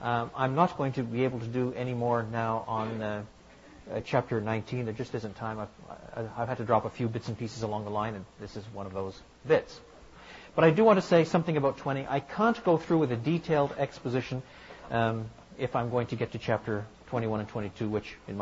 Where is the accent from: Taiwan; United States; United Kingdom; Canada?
Canada; French Canada; I say that with a certain amount of delicacy, considering I come from French Canada